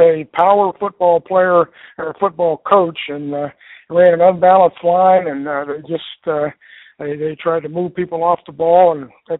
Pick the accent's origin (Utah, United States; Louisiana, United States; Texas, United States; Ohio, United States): Ohio, United States; Well, I grew up in Ohio. We were 4 years old when I moved to Ohio